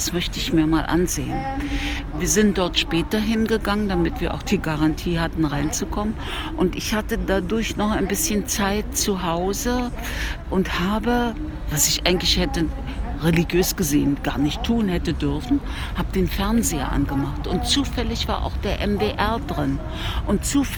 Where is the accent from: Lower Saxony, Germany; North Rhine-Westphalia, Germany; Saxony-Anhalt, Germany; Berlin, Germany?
Berlin, Germany; East Berlin; Ich komme ja aus der DDR, also aus Ost-Berlin.